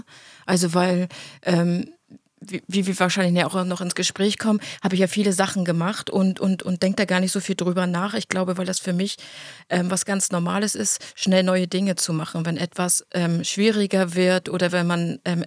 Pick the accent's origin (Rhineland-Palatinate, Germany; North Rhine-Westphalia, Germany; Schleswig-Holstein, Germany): Schleswig-Holstein, Germany; Heligoland; Nee, ja, also mein Vater ist Helgoländer mit mir.